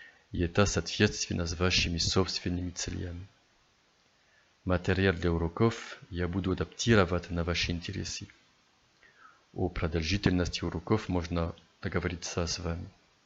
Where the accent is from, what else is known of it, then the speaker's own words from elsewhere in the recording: France; Russian is a second language; also born or lived in Africa / Asia / Russia; я родился и живу во Франции. Я проживал 17 лет за рубежом, в Африке, в Азии и в России.